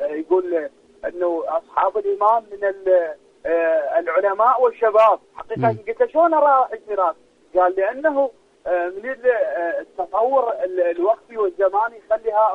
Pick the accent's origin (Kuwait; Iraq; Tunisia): Iraq; أكو طبعا أكو عندنا بالعراق